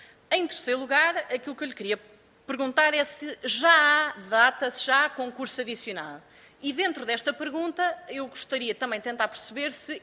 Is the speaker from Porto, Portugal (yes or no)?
no; Leiria, Portugal; eu sou do Distrito de Leiria